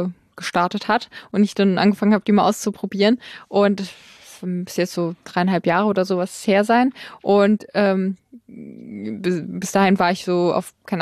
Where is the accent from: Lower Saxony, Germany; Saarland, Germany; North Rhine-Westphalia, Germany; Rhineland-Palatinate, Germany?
Saarland, Germany; Ich komme aus dem Saarland und nicht jeder Supermarkt hat die exotischen Sachen